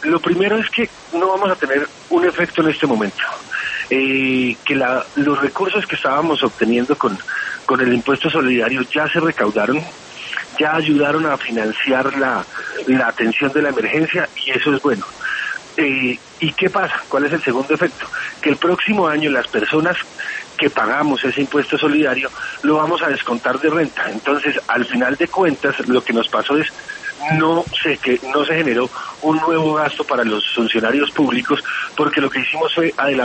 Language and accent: Spanish; Bogotá, Colombia; Yo soy bogotano, sí.